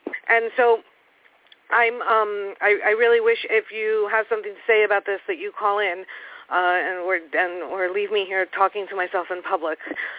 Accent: New York, United States; New York, I'm from New York, where the process of peer specialists becoming Medicaid billable is just underway.

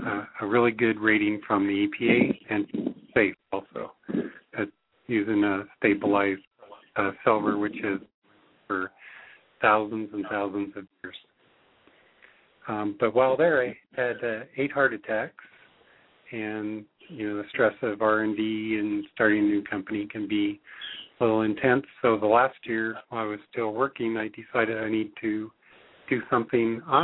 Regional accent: Washington, United States; born there; I was born in Washington State. I started farming and ranching when I was 13 years old.

